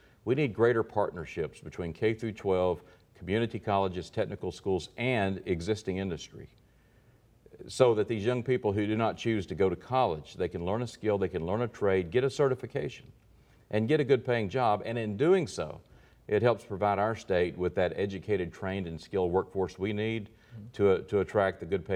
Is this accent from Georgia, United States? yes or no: no; Prescott, Arkansas, United States; Firestone Building Products in my hometown in Prescott.